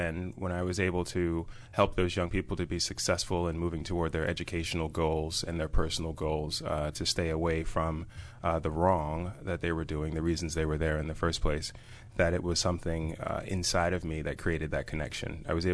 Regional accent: New York City, New York, United States; I grew up in New York City on Staten Island.

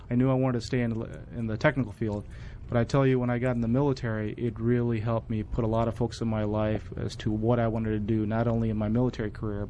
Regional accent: Maryland, United States; Yes, I grew up in Maryland pretty much my entire life, except for the period when I was in the military.

